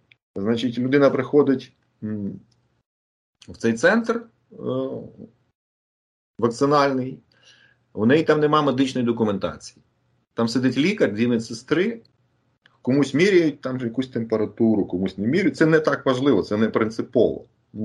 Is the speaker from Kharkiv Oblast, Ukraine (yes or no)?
no; Vinnytsia, Vinnytsia Oblast, Ukraine; now in Kyiv, Ukraine; я сам вінничанин, ну, у вінницьких там своїх колег і так далі. В Києві, ну от я зараз там фізично в Києві знаходжуся.